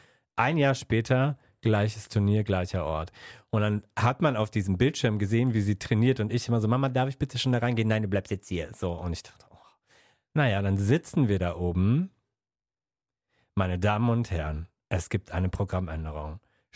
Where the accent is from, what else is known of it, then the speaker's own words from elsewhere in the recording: North Rhine-Westphalia, Germany; Es gab ein Tennisturnier in Essen, das war sehr nah von da, wo ich aufgewachsen bin.